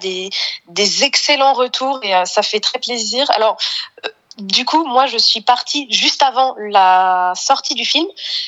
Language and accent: French; France; On sent que quand je parle anglais, je suis française, mais j'arrive quand même à me débrouiller.